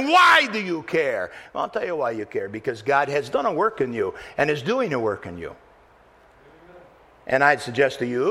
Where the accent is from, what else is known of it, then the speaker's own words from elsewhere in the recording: Michigan, United States; You know, I was born and raised in Michigan.